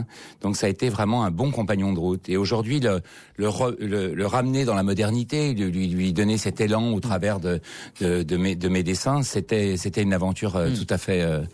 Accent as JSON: {"language": "French", "town": "Casablanca", "region": "Casablanca-Settat", "country": "Morocco", "tie": "born there", "said": "je suis né à Casablanca, c'était une ville blanche."}